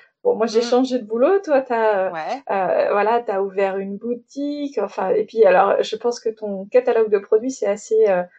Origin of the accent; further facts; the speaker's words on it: Grenoble, Auvergne-Rhône-Alpes, France; moi, je suis grenobloise.